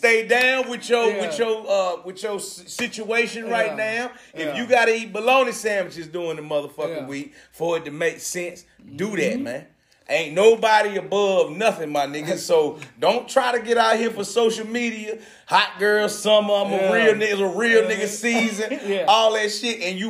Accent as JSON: {"language": "English", "town": "Virginia Beach", "region": "Virginia", "country": "United States", "said": "I came back from Norfolk and shit. I'm Virginia Beach, man."}